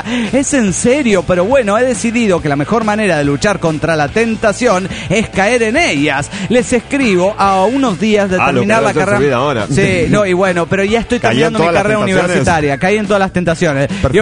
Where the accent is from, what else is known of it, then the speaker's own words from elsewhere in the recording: Caracas, Capital District, Venezuela; de Caracas, Venezuela.